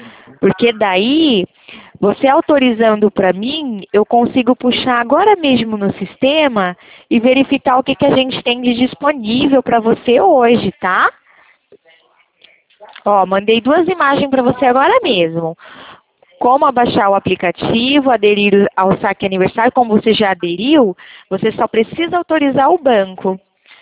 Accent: São Paulo, Brazil; sou do interior de São Paulo.

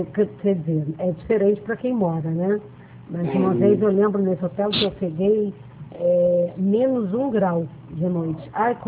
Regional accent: Rio de Janeiro, Brazil; Eu sou carioca também.

